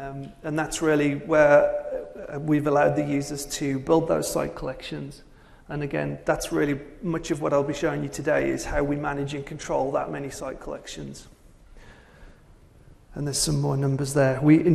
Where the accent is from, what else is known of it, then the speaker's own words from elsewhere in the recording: England, United Kingdom; now in Detroit, United States; I'm from England. I live in Detroit, and I moved there about 8 years ago to work with General Motors. But prior to that, worked in the UK